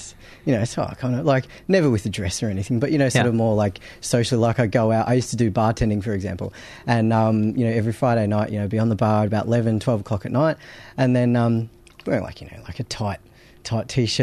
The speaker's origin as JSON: {"language": "English", "country": "Australia", "tie": "born or raised there", "also_born_or_lived": "Brazil / California"}